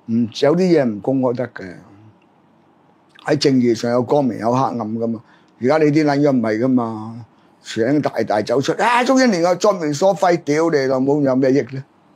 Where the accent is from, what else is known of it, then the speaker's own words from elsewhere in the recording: China; 我作為中國人啊，就話你哋嘅政治智慧咧衰撚過清政府。